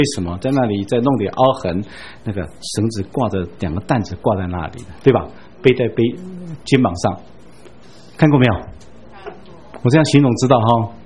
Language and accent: Chinese; Taiwan; 我们台湾人说这个小男孩